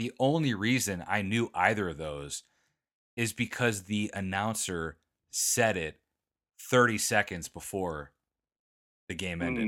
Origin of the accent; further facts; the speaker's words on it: Valparaiso, Indiana, United States; but then I felt bad for Valpo because, you know, that's my hometown.